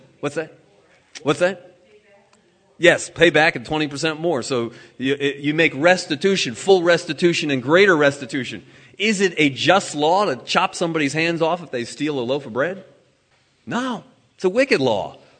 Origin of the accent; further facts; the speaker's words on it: Maryland, United States; In my home state of Maryland